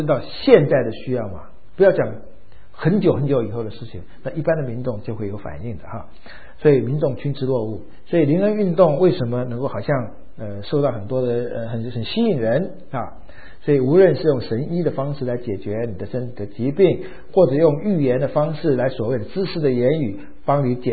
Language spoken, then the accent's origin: Chinese; China; 那我们中国人来讲，当然我们懂得什么叫民间宗教了